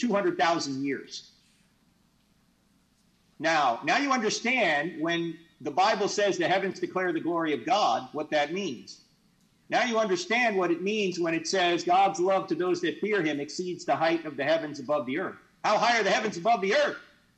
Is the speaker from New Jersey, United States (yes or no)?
yes; New Jersey, United States; since I'm originally from New Jersey